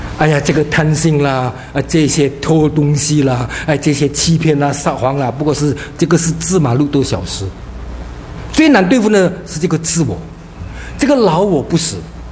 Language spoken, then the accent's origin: Chinese; Indonesia; 记得大概几年前我们第一次回到中国大陆去，因为我是在印度尼西亚出生的，所以那个时候呢，印度尼西亚跟这个中国政府没有什么邦交，所以我们呢，印尼籍的 就不能去中国了。